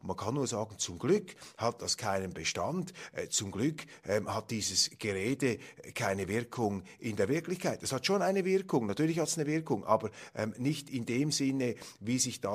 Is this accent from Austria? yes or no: no; Switzerland; wir sind ja als Schweizer nicht ganz unstolz, denn auch wir haben unseren Beitrag geleistet.